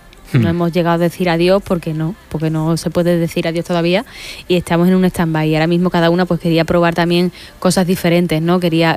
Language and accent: Spanish; Madrid, Community of Madrid, Spain; Bueno, tengo que decir que vengo de Madrid.